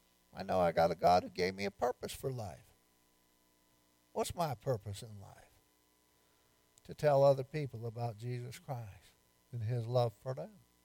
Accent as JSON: {"language": "English", "region": "New York", "country": "United States", "lives_now": "Virginia, United States", "said": "Now I'm a pastor from New York in Southwest Virginia."}